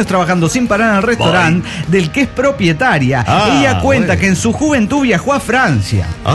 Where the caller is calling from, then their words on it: Guadalajara, Jalisco, Mexico; de Guadalajara, Jalisco y México.